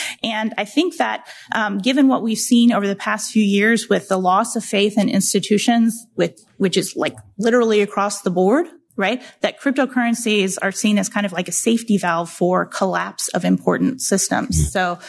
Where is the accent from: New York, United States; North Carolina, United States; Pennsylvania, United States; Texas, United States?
Texas, United States; born or raised there